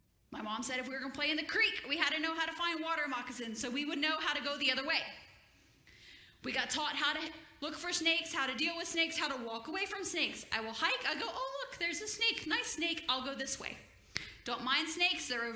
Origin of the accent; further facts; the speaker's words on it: Alabama, United States; I grew up in Alabama. And I grew up playing in the creek.